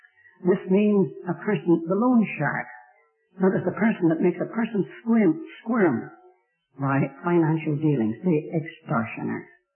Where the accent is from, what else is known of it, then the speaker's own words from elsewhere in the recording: Ireland; I, being an Irishman, I have a fiery temper.